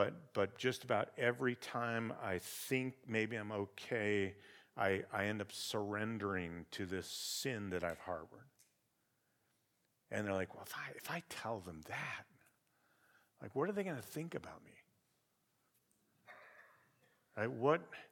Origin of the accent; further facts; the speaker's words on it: Michigan, United States; I mean, obviously I'm from Michigan.